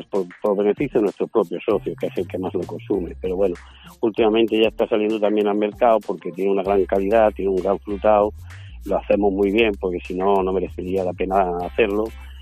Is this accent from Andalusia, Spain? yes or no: yes; Martos, Andalusia, Spain; Efectivamente, mi pueblo, nuestro pueblo, Martos, es un mar de olivo